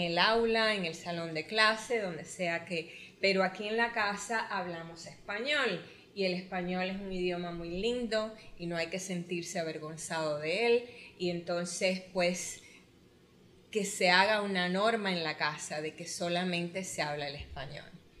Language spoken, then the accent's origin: Spanish; Cuba; o en este caso los 3 que somos cubanos